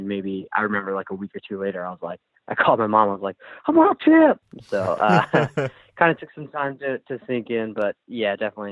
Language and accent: English; Ewing, New Jersey, United States; So I grew up in Ewing, New Jersey, on the east coast of the U.S.